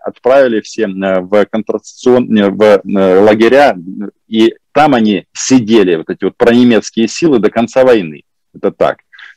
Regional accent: Ukraine; Вернуться всегда можно, потому что мы украинцы, вы белорусы.

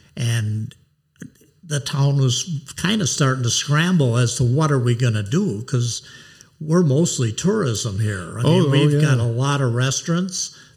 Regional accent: New Glarus, Wisconsin, United States; I was born here, yep.

